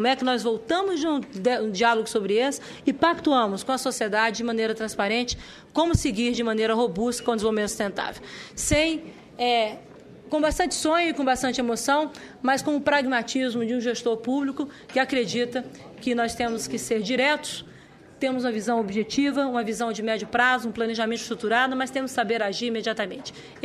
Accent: Brazil; Mas, como brasileiro, nós podemos ousar

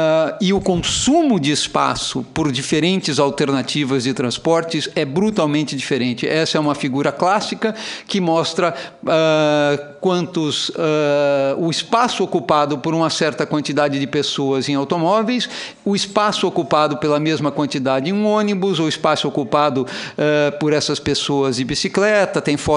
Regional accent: São Paulo, Brazil; Se você pegar uma cidade como São Paulo, de onde eu venho

